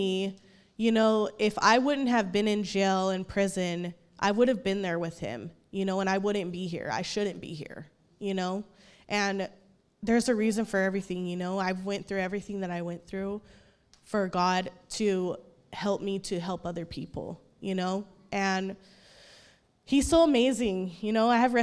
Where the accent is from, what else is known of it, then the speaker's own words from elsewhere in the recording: Fresno, California, United States; I'm 33 years old. I'm from Fresno, California. I was adopted when I was 4. I was raised in church.